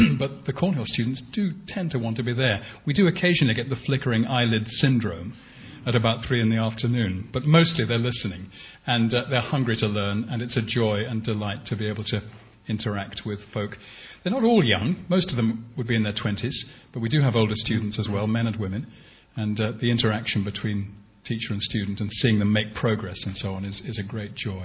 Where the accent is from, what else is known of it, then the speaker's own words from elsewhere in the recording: England, United Kingdom; I'm English myself, but I've been graciously received by the Scots.